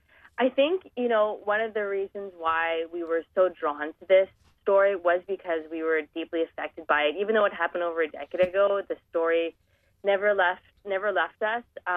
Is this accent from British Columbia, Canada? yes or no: yes; Vancouver, British Columbia, Canada; two people who were, you know, born and raised in Vancouver.